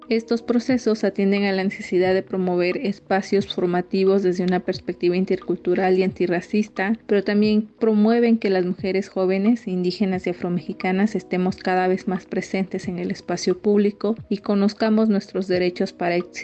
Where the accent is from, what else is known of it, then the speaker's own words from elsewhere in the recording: Mancuernas, Mexico; mujer afromexicana originaria de la comunidad de Mancuernas, una comunidad en la región costa del estado.